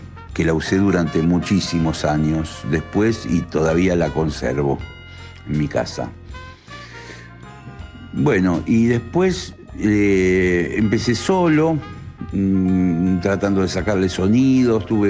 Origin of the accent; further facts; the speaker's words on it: Monte Grande, Buenos Aires Province, Argentina; born there; en la zona de Monte Grande, donde yo nací y donde nació mi primo también